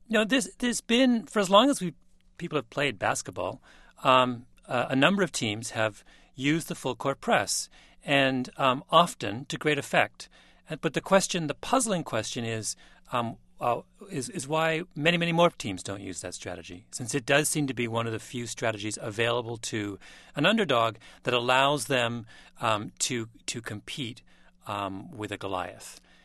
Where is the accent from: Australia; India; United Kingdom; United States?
United Kingdom; England; I say this as a, you know, I'm an Englishman, so my sympathies are with the other side.